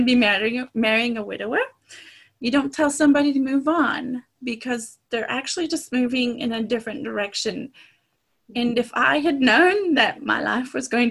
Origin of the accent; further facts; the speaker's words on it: Zimbabwe; now in United States; I grew up in Zimbabwe, Africa.